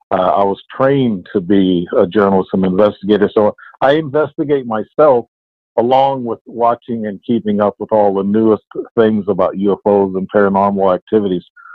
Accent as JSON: {"language": "English", "region": "Illinois", "country": "United States", "tie": "born or raised there", "said": "I was born and raised here in Southern Illinois, and this is where most of my events happened."}